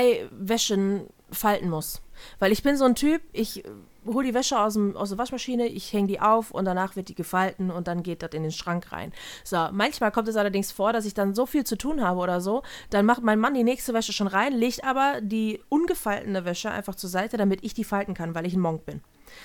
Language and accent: German; Hesse, Germany; in den Süden von Hessen, wo ich herkomme quasi